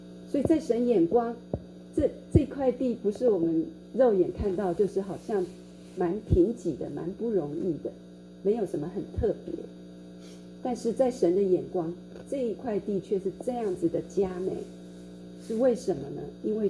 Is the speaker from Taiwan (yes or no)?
yes; Taiwan; 因为像我们从台湾来的我们会觉得